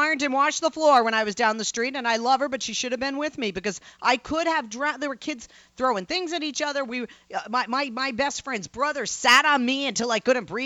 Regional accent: Massachusetts, United States; When I was a kid, we lived... I grew up outside of Boston, right? 6 feet from my front yard was a river, and down the street was a beach.

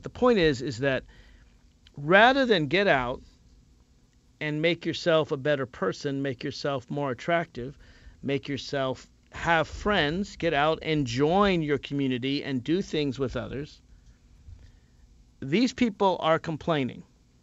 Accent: Nashville, Tennessee, United States; I mean, I grew up in Nashville, Tennessee. Yeah, that's not small town South, but it is the South.

